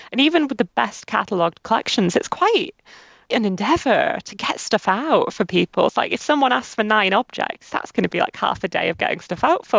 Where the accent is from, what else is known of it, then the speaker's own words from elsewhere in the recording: Canada; accent: English; So this isn't going to come across in my accent whatsoever, but I'm actually half Canadian. I was born and raised mostly in Canada, but with an English family.